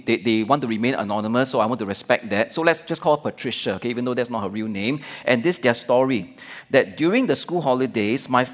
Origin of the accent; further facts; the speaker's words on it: Singapore; I just happen to go over there to say, hello, I'm a Singaporean, do you need help?